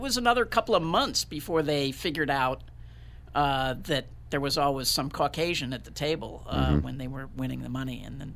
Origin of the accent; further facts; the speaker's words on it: United States; but as an American, it's really hard to win any money in London.